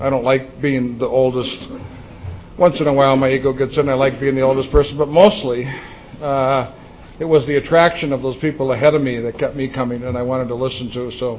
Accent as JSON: {"language": "English", "town": "Saint Paul", "region": "Minnesota", "country": "United States", "tie": "born or raised there", "said": "I'm from a large Catholic family. I grew up in St. Paul, Minnesota. We had large Catholic clans."}